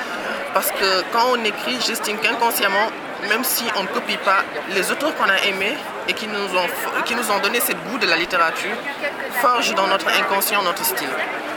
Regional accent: Senegal; moi déjà, j'ai grandi au Sénégal, j'ai fait mes études primaires, collège, du lycée au Sénégal.

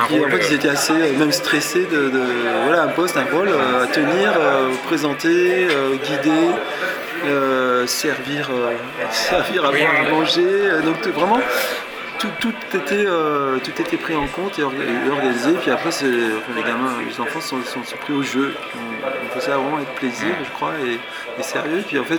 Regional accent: Gardanne, Provence-Alpes-Côte d'Azur, France; effectivement je viens de Gardanne, de Marseille, donc c'est les transports qui sont longs

